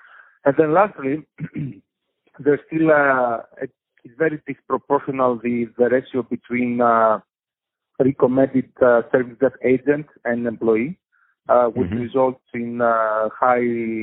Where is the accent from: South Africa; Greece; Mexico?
Greece; English is a second language; moved away as an adult; now in United States; So, I'm originally from Greece, as probably you can tell from a little bit of accent. So, I moved to the U.S. 10 years ago.